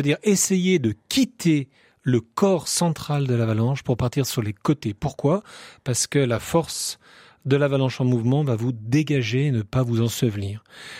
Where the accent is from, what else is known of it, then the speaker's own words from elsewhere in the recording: Auvergne-Rhône-Alpes, France; moi je suis de Haute-Savoie